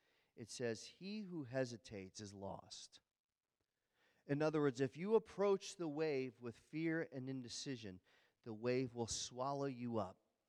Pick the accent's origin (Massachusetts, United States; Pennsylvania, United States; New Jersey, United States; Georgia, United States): Pennsylvania, United States; also born or lived in North Carolina; I grew up on the Jersey Shore. We lived in Pennsylvania. We go to the Jersey Shore every summer, and there are decent waves on the Jersey Shore. Then we moved to North Carolina.